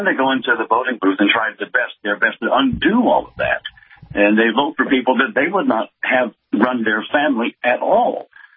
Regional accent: Louisiana, United States; and I'm from Louisiana, where they're so crooked that when they die, we have to screw them into the ground to bury them.

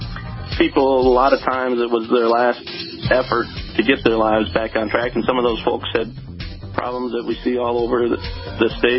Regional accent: Fargo, North Dakota, United States; I'm a born and raised in Fargo guy.

